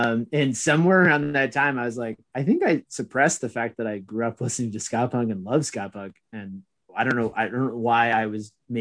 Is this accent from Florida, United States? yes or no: no; Boston, Massachusetts, United States; And I grew up in Boston listening